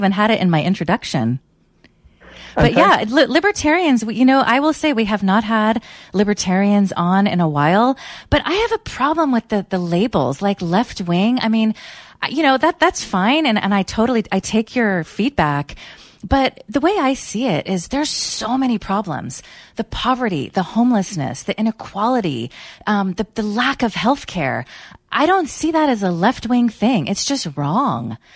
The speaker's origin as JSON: {"language": "English", "region": "California", "country": "United States", "tie": "born or raised there", "said": "I grew up in California, and what I see just pains me. In my neighborhood in San Francisco"}